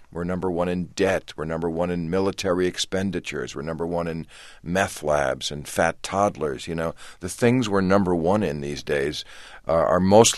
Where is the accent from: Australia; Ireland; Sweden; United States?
Ireland; I'm Irish, you know. Irish people get mad at anything.